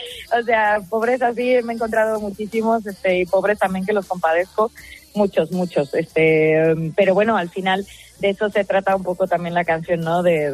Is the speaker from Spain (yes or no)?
yes; Madrid, Community of Madrid, Spain; accent: Madrid; yo ahora mismo ya llevo aquí como 2 semanas más o menos. Y en estas 2 semanas como que he vuelto a mi ser con mi acento de aquí, de Madrid, aunque todavía me cuesta no hablar de ustedes.